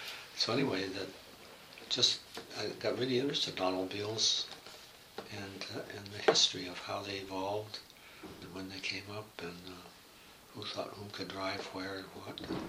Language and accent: English; Oregon, United States; I grew up in Oregon, outside of Portland.